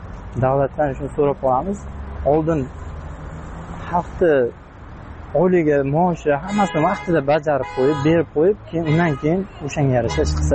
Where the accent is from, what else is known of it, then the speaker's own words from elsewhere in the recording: Qashqadaryo Region, Uzbekistan; Bizlar o'zim Qashqadaryodanman.